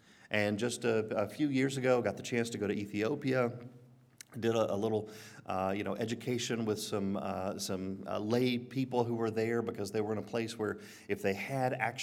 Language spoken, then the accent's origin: English; Alabama, United States; I grew up on the Pleasant Grove, Midfield, Jasper side of town.